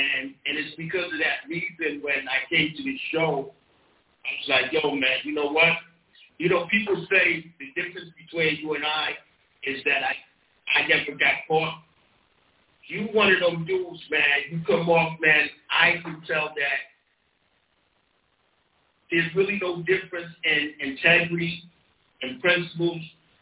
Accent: Connecticut, United States; As Stan pointed out, I'm from Connecticut.

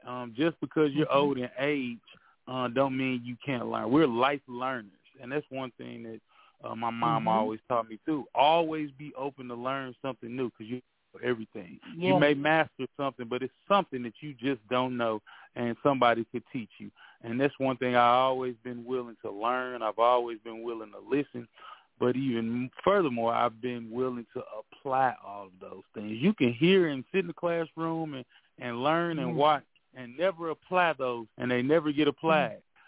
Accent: St. Louis, Missouri, United States; She moved us out. We grew up in North St. Louis City, and she

